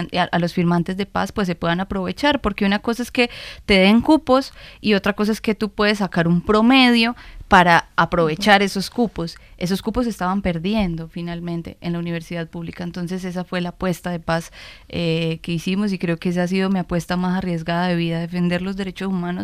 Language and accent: Spanish; Colombia; Yo sueño con la libertad y la dignidad de mi pueblo colombiano.